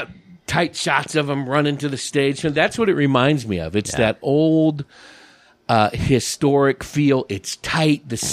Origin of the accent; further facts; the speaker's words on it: California, United States; I grew up in the San Francisco Bay Area, you know.